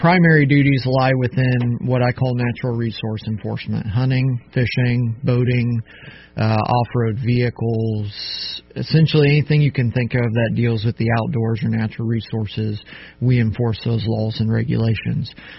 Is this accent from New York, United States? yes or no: no; Howard County, Maryland, United States; Yeah, so I grew up in Howard County. Went to Eastern High School.